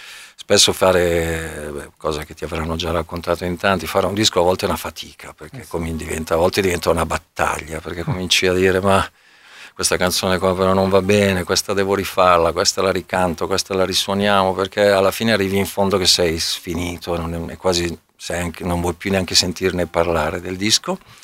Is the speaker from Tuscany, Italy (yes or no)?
no; Monza, Lombardy, Italy; io sono un brianzolo orgoglioso. Io sono un brianzolo anomalo